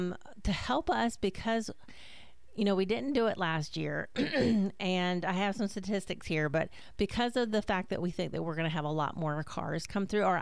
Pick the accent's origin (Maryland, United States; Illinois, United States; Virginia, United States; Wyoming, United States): Maryland, United States; now in Florida, United States; I mean, I'm not an original Floridian. I'm a come here, is what I like to say.